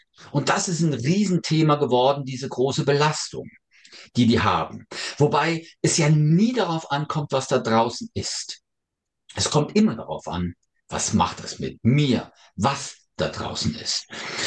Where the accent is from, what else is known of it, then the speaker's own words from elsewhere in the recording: Saarland, Germany; ich habe das studiert in Saarbrücken, übrigens, bin ja Saarländer.